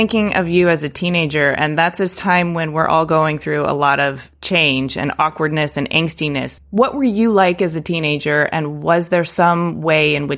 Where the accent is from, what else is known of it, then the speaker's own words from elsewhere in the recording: Detroit, Michigan, United States; I grew up in Detroit. So yeah, at the same time. Yeah, I was right there for the dark ages of American cars.